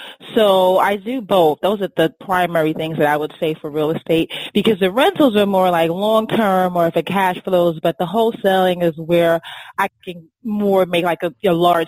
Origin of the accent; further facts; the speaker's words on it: Brooklyn, New York, United States; Because I knew you were from New York, but I didn't know you were in Brooklyn, actually. Because, yeah, I grew up in Brooklyn.